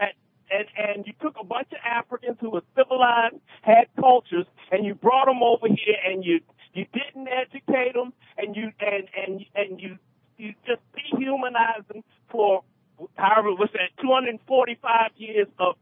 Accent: Maryland, United States; When I was a kid growing up in Montgomery County, Maryland, I heard from the white side, you ain't one of them. But then I heard on the black side, you ain't black, you know, and all of us light-skinned people, we have to prove our blackness.

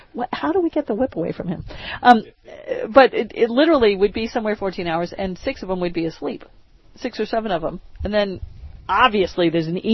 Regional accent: Maine, United States; I skied all the time because I grew up in Maine.

